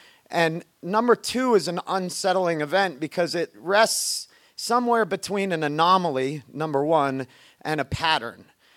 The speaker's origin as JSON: {"language": "English", "region": "Maine", "country": "United States", "said": "At the time, I lived in Maine. I'm from Maine, which is just a shithole of epic proportions."}